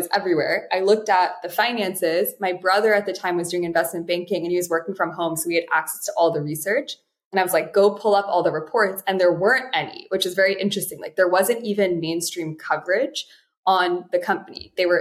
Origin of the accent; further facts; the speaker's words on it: Florida, United States; I grew up in South Florida. Crocs were all the rage when I was a kid.